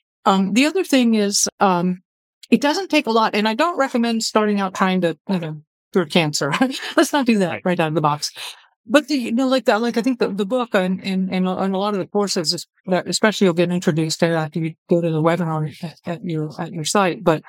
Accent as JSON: {"language": "English", "region": "Florida", "country": "United States", "tie": "born or raised there", "said": "and I grew up in South Florida, and so this client is like home, right? Little childhood. People say, what about the hurricanes? I'm like, I'm a native Floridian."}